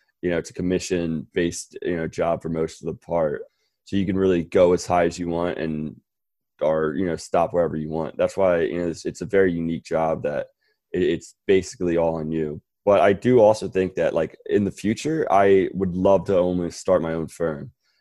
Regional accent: Philadelphia, Pennsylvania, United States; Cause he's also from the Northeast where I grew up in Philadelphia. He's from New York.

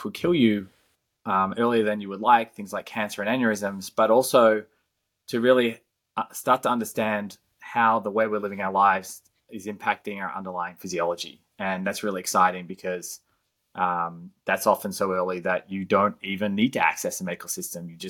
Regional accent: Melbourne, Victoria, Australia; moved away as an adult; now in United States; I grew up in Melbourne, Australia, and moved over to the US in 2003 to do an MBA in the San Francisco Bay Area

